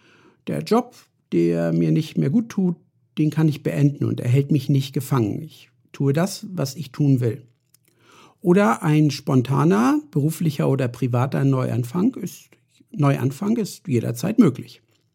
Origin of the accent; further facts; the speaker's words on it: Northern Germany, Germany; Bin ja Norddeutscher, hört man ja auch.